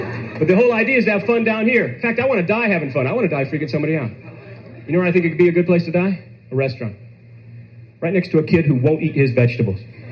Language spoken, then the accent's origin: English; the South, United States; I grew up in the South. I'm a Catholic.